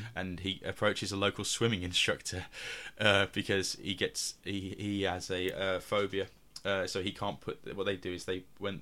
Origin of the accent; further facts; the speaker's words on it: United Kingdom; even though I'm British, it makes you want him to get there.